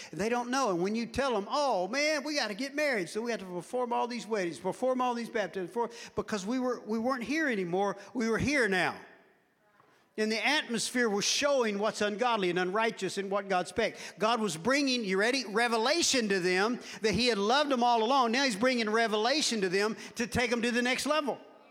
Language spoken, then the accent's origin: English; Dallas, Texas, United States; You must be a city boy. I said, yeah, I'm from Dallas.